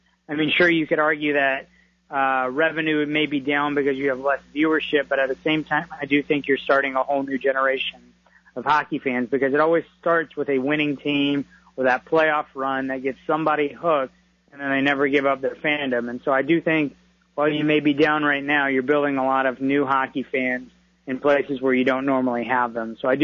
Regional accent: Detroit, Michigan, United States; I grew up in Detroit, and I had the 97 Cup run.

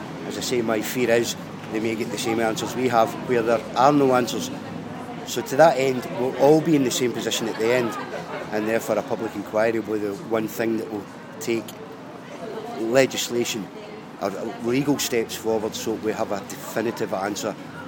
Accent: Bathgate, Scotland, United Kingdom; I'm from Bathgate, the chair of the Mortimer Hall Ashes Action Committee.

